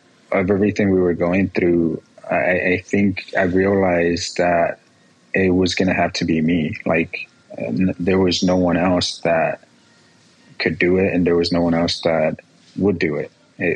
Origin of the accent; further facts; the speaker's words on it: Guerrero, Mexico; But I was born in Mexico, as I know you were. I was born in Guerrero, Mexico, which is a very poor town. It has a lot of violence, unfortunately, not only the state, but also, you know, the part I'm from. I think we had, you know, a population of maybe 3,000 people